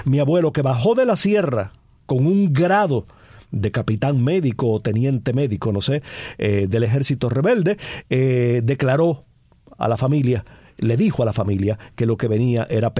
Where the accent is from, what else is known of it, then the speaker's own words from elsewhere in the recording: Palma Soriano, Santiago de Cuba, Cuba; por eso digo siempre que soy de Palma Soriano. Mi madre fue a Santiago de Cuba a dar a luz en la clínica Los Ángeles.